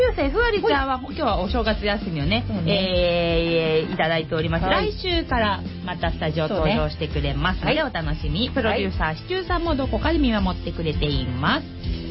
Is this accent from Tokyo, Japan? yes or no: no; Kawasaki, Kanagawa, Japan; 川崎生まれ川崎育ち、自称 … のリーダー、おしゃべり担当